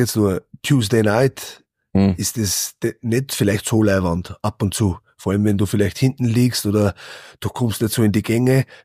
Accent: Austria; now in England; wie schwierig das ist, das in England zu schaffen als Österreicher.

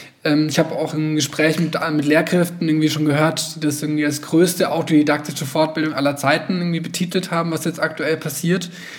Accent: Nuremberg, Bavaria, Germany; now in Munich, Germany; ich bin selber, komme aus Nürnberg und war auf der Wilhelm-Löhe-Schule und irgendwie freut mich das sozusagen als Nürnberger, ich wohne zwar jetzt in München

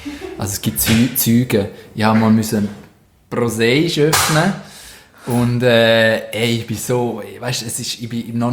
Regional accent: Rorschach, St. Gallen, Switzerland; Ja, ja, ich bin am See aufgewachsen.

